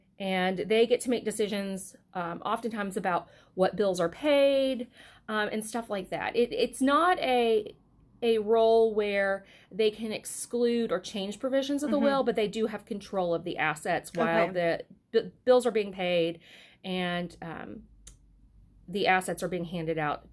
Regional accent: Lexington, Kentucky, United States; I am from Lexington originally, grew up in the city, was raised here.

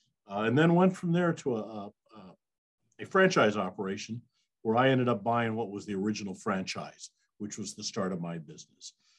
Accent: Iowa, United States; I'm a Midwestern boy. I grew up in Iowa.

